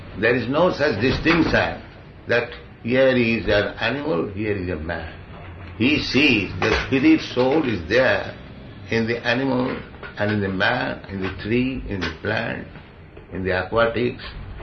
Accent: India; Just like you are European, you have got a different dress, I am an Indian, I have got a different dress.

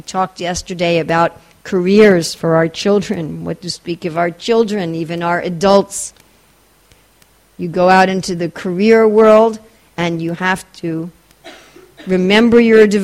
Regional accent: New York, United States; I'm from New York, and we do everything fast there.

